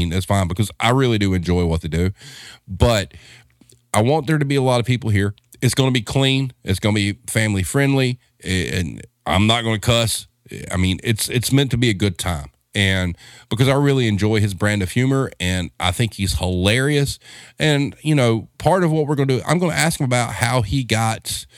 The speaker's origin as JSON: {"language": "English", "region": "the South", "country": "United States", "said": "But I think this will be better because we're from the South, and I think it's more our people."}